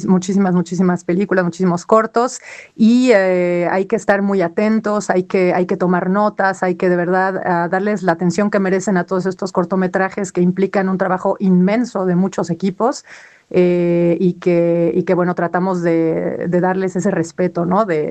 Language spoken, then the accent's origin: Spanish; Mexico; desde mi perspectiva como mexicana en este festival